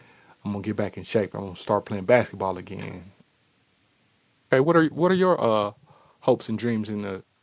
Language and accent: English; Dayton, Ohio, United States; I'm from Dayton, Ohio, and I'm going to be 40 years old this year on September the 2nd.